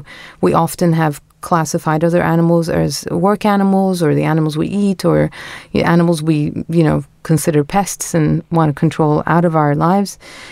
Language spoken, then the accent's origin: English; Istanbul, Turkey; Well, I was lucky enough to have been born and raised in Istanbul and had my childhood mostly in the backyard of our apartment building with cats.